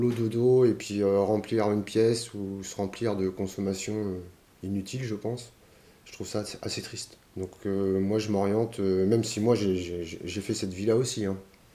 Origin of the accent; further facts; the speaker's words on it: Brittany, France; Enfin, moi j'en ai connu pas mal, je viens de Bretagne